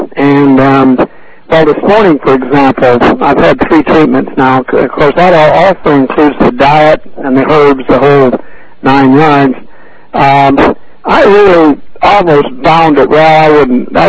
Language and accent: English; Seal Beach, California, United States; born there; Well, I was born in Seal Beach.